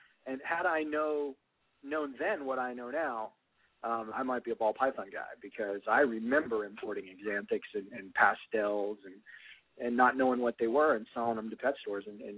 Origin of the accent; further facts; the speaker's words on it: Fort Lauderdale, Florida, United States; But I guess I'm from South Florida originally. Fort Lauderdale is actually where I was born.